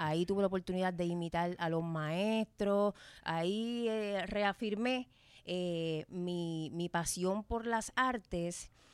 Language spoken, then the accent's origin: Spanish; San Juan, Puerto Rico; Santurce, Villa Palmera.